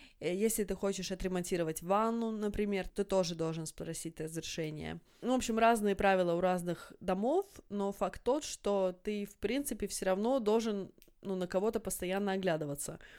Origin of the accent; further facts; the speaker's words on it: Mustvee, Jõgeva County, Estonia; also born or lived in Pärnu / Tartu / Tallinn; я родилась в Пярну, я жила в Тарту, в Таллине, но вот это вот Муствия, городок, где папин дом, я всегда его считаю, я всегда говорю, я из Муствия